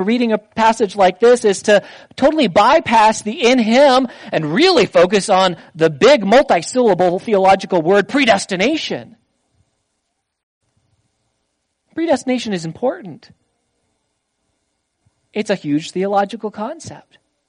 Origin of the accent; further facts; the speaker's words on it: Iowa, United States; Well, I grew up Christian. Well, I grew up in Northwest Iowa, and everyone's a Christian in Northwest Iowa.